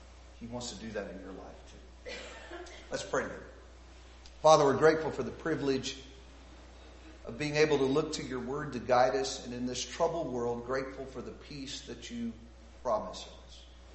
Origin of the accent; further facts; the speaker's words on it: Houston, Texas, United States; I grew up in Houston, Texas traffic. I had to learn about being patient.